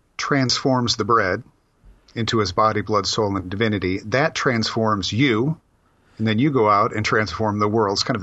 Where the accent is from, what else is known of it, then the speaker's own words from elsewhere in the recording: Midwest, United States; accent: Midwestern; It's my Midwestern accent jumbled all the words